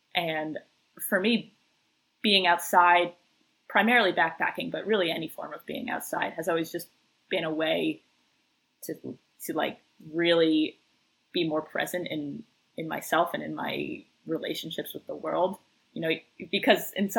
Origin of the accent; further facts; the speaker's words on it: East Coast, United States; You know, I grew up on the East Coast. My family's all here.